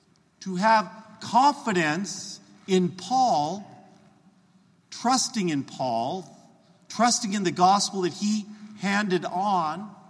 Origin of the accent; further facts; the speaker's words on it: Idaho, United States; When I was growing up in Idaho, I was on a farm